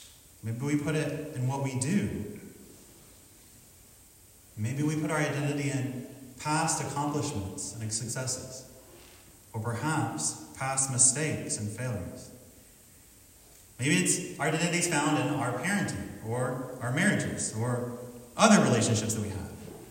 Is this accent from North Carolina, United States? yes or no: yes; North Carolina, United States; As you heard from my introduction, I'm from North Carolina.